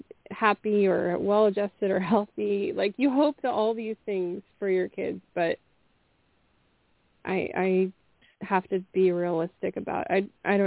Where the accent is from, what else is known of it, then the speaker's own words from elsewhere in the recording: California, United States; first language Spanish; English is a second language; I was born here. My parents spoke only Spanish when I was born. I went to kindergarten and I didn't speak English.